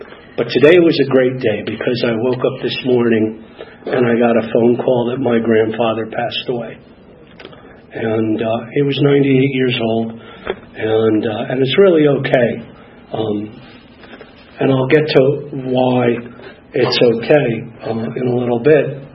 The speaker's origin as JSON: {"language": "English", "town": "Madison", "region": "Wisconsin", "country": "United States", "tie": "born there", "said": "I was born in Madison, Wisconsin, to two parents who were polar opposites."}